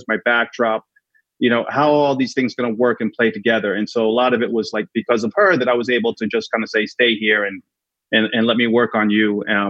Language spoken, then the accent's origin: English; New York, United States; And one of the things I love about Times Square is, as a New Yorker, generally New Yorkers hate Times Square.